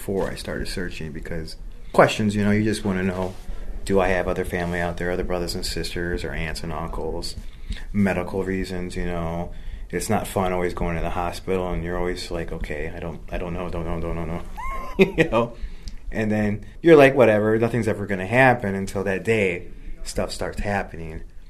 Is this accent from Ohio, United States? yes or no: no; East Chicago, Indiana, United States; born there; Well, I was born in Indiana, Lake County area.